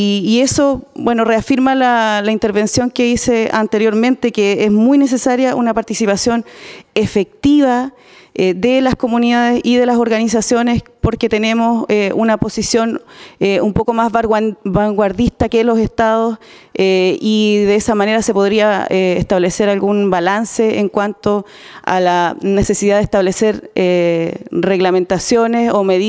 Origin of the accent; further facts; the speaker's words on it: Chile; Yo vengo de Chile